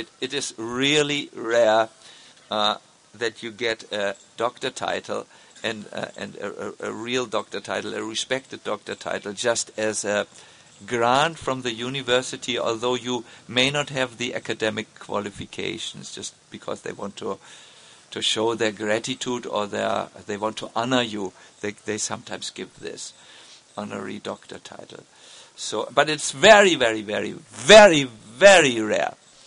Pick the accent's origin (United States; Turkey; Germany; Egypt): Germany; we are from Germany. We know each other very well. Like, we grew up in the same sandbox.